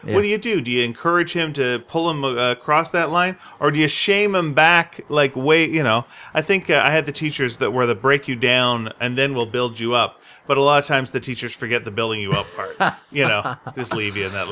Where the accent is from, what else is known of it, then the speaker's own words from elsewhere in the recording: England, United Kingdom; You see, as an English guy, you know words sometimes.